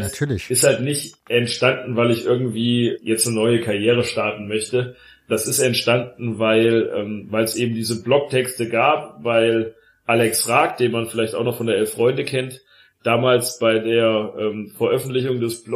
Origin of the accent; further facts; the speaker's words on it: Cologne, North Rhine-Westphalia, Germany; dass das halt als Kölner auch so ein bisschen in die Richtung eingefärbt ist